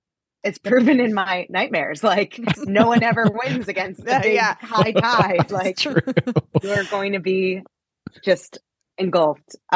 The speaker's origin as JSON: {"language": "English", "region": "New Jersey", "country": "United States", "tie": "born or raised there", "said": "I grew up in New Jersey. And so like my reference is just like the Jersey Shore."}